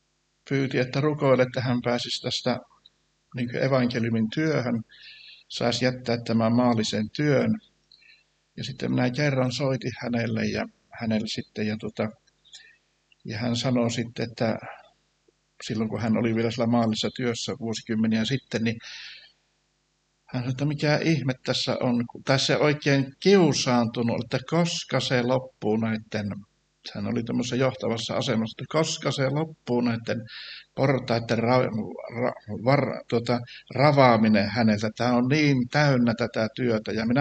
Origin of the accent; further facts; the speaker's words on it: Savonia, Finland; minä olin savolainen